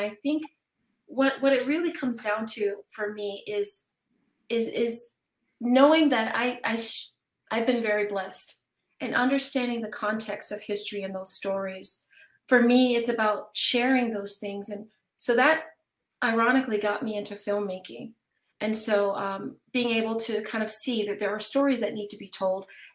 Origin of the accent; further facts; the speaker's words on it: Buffalo, New York, United States; I have been, I'm from Buffalo, New York. I'm from back east.